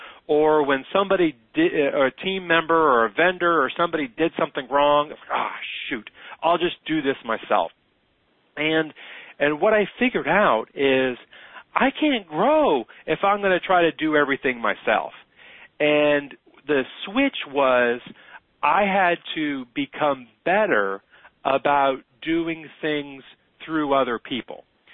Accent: the South, United States; Lee, you're from the South, I'm from the South.

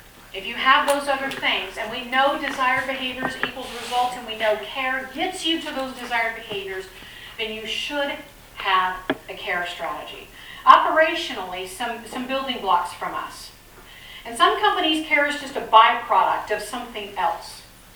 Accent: Houston, Texas, United States; So I'm from Houston. You don't want me working in the China Pavilion.

